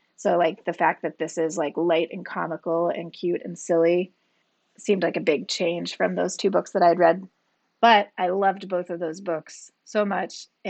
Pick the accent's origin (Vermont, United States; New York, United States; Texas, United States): New York, United States; Hudson